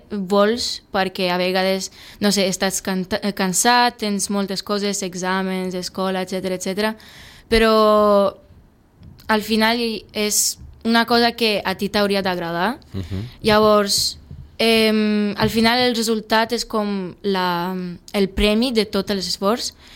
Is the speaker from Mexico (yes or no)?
no; France; Catalan is a second language; also born or lived in Serbia; now in Spain; De petita jo vivia a França, després a Sèrbia, on vaig començar a escalar, després a França una altra vegada més i ara aquí a Catalunya.